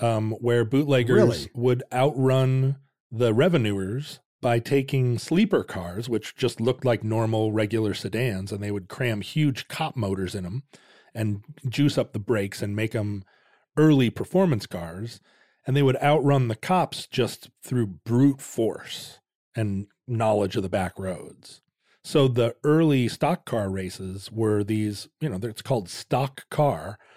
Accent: Alaska, United States; I mean, I think, growing up in Alaska, the whole front of your car would get caked with muddy, frozen snow garbage in the spring.

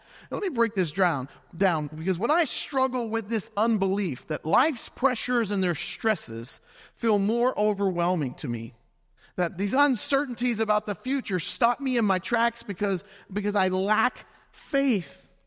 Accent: the South, United States; I grew up in the South, and, you know, we offered an invitation every Sunday, and nobody ever walked.

